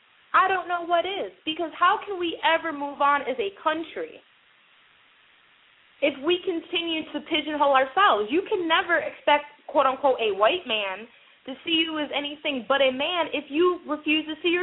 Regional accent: Detroit, Michigan, United States; you actually had Herman Cain that went to my hometown. The definition of what liberalism does to people, Detroit, Michigan

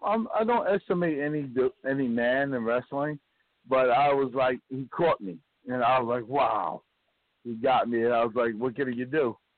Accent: New Jersey, United States; We're all from the New Jersey area, the tri-state, they call it.

